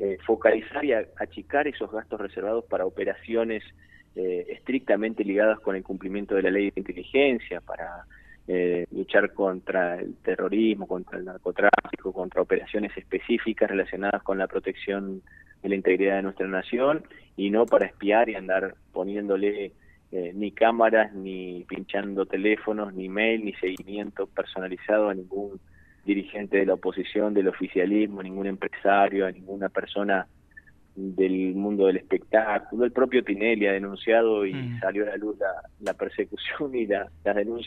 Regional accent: Río Negro, Argentina; Valle Medio, en la región de donde soy oriundo, donde vivo

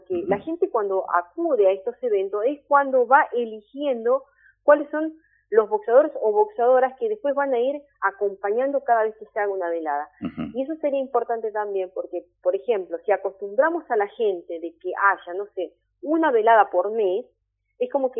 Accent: Formosa, Argentina; now in Buenos Aires, Argentina; yo también vengo de una provincia del norte, soy nacida en Formosa, criada también, y si bien ya hace muchos años que vivo en Buenos Aires, pero bueno, uno nunca olvida sus raíces

